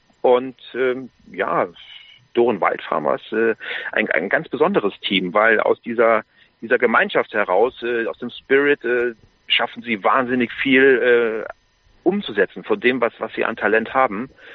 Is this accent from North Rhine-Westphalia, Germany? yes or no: yes; Bonn, North Rhine-Westphalia, Germany; ich komme aus Bonn, habe da studiert.